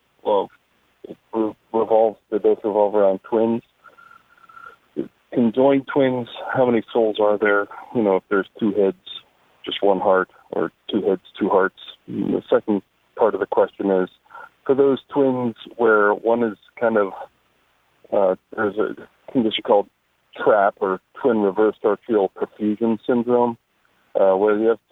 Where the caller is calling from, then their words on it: Covington, Kentucky, United States; I'm calling from Northern Kentucky, which is Covington.